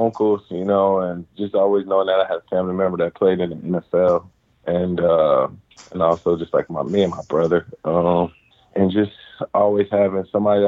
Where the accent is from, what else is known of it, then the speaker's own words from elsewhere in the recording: Cincinnati, Ohio, United States; When I started playing receiver in high school, I grew up in Cincinnati, Ohio.